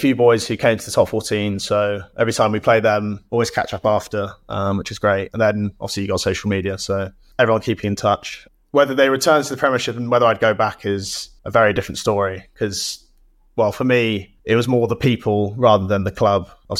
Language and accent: English; England, United Kingdom; now in France; I thought being English, I was going to get a cold shoulder, but they're extremely welcoming.